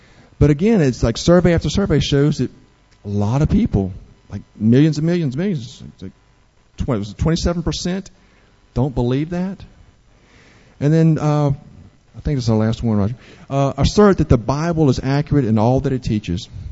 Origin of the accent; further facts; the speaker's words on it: United States; born there; so I was born and live in America, so I'm Christian.